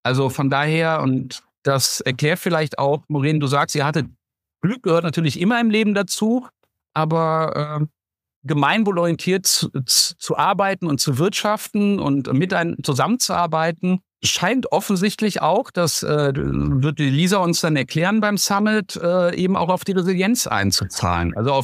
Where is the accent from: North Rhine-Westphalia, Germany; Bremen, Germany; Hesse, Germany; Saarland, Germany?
North Rhine-Westphalia, Germany; Rösrath; ich bin in Rösrath groß geworden